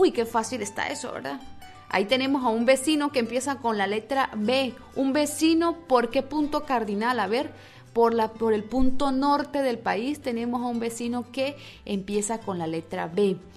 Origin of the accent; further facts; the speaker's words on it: Venezuela; moved away; en mi tierra, en mi país, soy venezolana, se le dice stop, pero aquí se le dice Tutti Frutti.